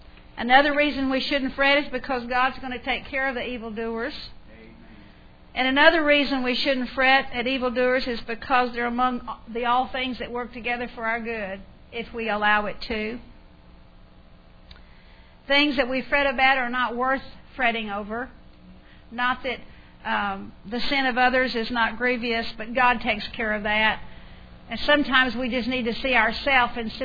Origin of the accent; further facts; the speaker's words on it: Texas, United States; You know, I grew up in South Texas, and there are so many sparrows.